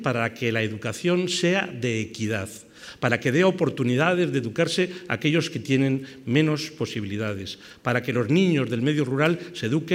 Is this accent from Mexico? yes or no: no; Burgos, Castile and León, Spain; yo, como burgalés, como castellano viejo, quiero deciros